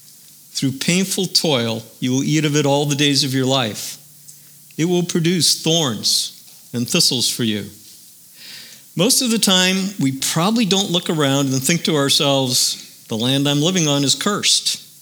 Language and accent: English; United States; Now, as an American and a citizen of these United States, I have a deep respect for democracy